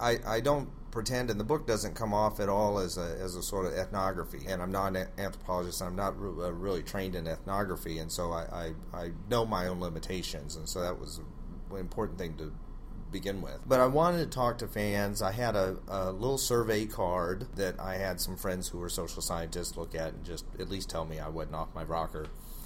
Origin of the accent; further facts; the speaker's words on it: Tennessee, United States; they didn't know I was from Tennessee